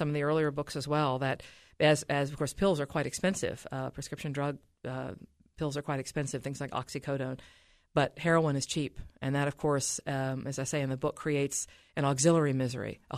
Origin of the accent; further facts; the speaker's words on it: Huntington, West Virginia, United States; Born and raised in Huntington, which a lot of your listeners will know. It's the home of Marshall University, where my father taught mathematics for many years. So West Virginia was very much my home.